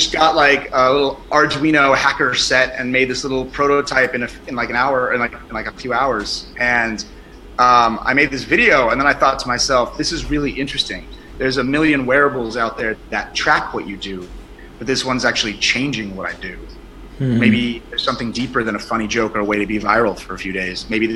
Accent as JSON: {"language": "English", "region": "California", "country": "United States", "said": "I'm from California and I run a company called Pavlok."}